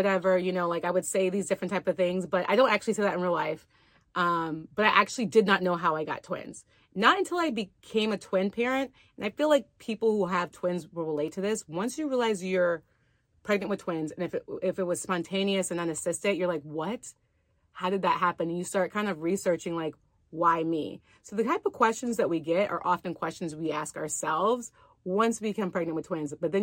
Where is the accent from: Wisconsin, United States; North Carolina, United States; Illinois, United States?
North Carolina, United States; born there; I'm from the South. I was born in North Carolina.